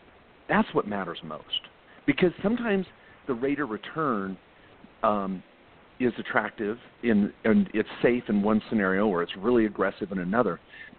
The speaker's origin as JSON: {"language": "English", "town": "Eugene", "region": "Oregon", "country": "United States", "tie": "born there", "said": "I was born in Eugene, Oregon in 1968."}